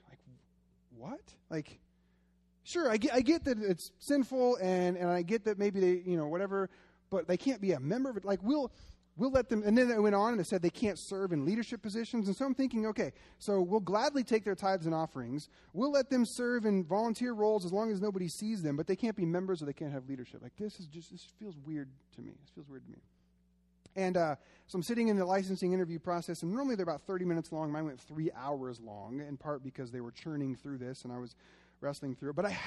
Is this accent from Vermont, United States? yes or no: no; Oregon, United States; I didn't know, young, you know, naive boy growing up in Oregon, I didn't know how conservative Arizona was.